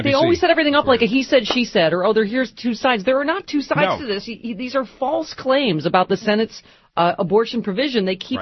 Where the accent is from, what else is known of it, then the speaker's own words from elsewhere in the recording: Buffalo, New York, United States; I saw him in my hometown of Buffalo, New York